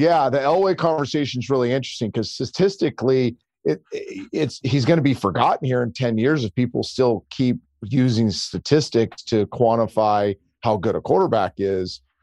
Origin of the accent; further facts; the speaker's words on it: California, United States; I grew up in the Bay Area, so we were all kind of Joe fans.